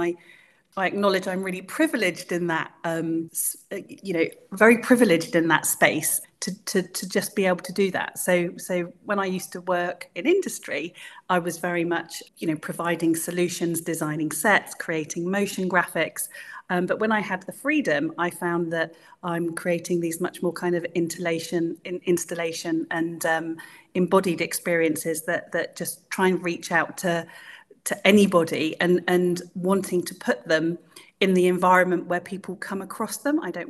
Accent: South West England, United Kingdom; also born or lived in London; I think growing up in Dorset, I think I tend to be very close to the weather and very affected by weather.

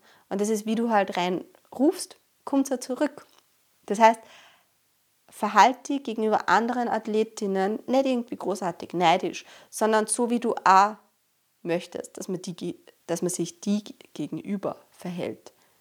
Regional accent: Austria; deswegen kannst du direkt als Österreicherin zur WNBF Worlds fliegen.

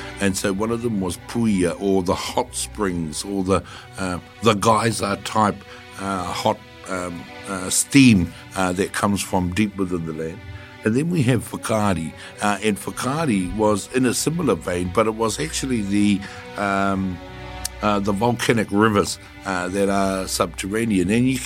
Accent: Tokoroa, Waikato, New Zealand; Born and bred in Tokoroa, and had a unshakable association with my marae at Pohara, just south of Cambridge.

